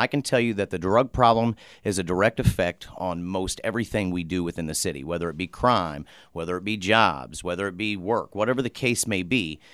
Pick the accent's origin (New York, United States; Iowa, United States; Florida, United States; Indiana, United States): Indiana, United States; Muncie; obviously, right here in Muncie, and I grew up on the south side. Actually, the first 5 years of my life, I grew up in Southern Pines. There shortly after, my family was able to move out into the county, went to Cowan schools, and grew up most of my life there.